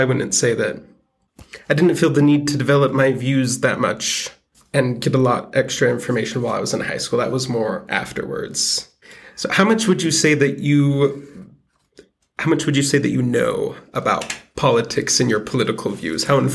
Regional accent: California, United States; So I am, of course … I am a chemical engineering major here at BYU. And I grew up in California, the Central Valley area.

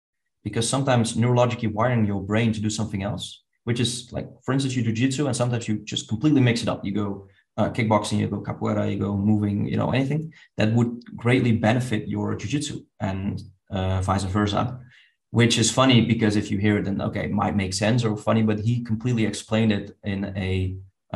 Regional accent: Netherlands; we come from the Netherlands.

